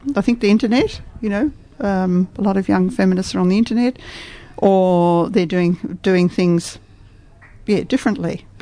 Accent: Australia; And what was very inspirational to us Australians

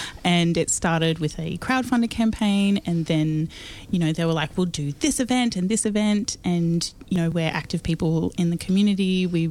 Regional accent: Canberra, Australian Capital Territory, Australia; I'm from Canberra

